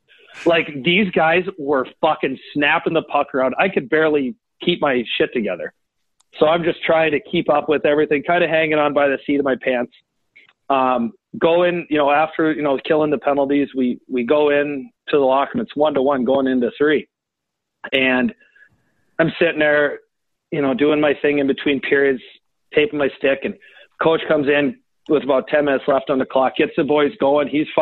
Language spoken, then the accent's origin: English; Iowa, United States; I grew up in Iowa, obviously.